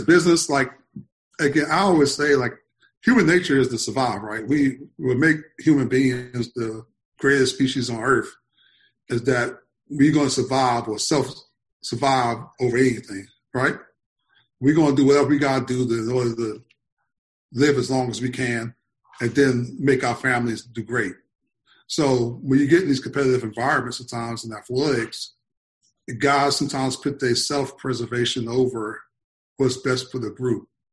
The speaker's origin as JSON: {"language": "English", "region": "North Carolina", "country": "United States", "said": "people going to assume, because … from North Carolina, I'm going to get credit for it."}